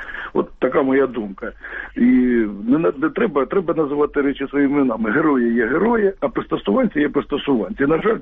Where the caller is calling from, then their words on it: Kharkiv Oblast, Ukraine; Доброго ранку … Харківщина.